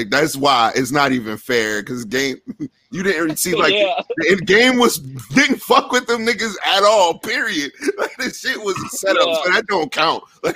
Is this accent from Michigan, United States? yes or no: no; New York, United States; now in North Carolina, United States; I'm from New York. That's where I'm from.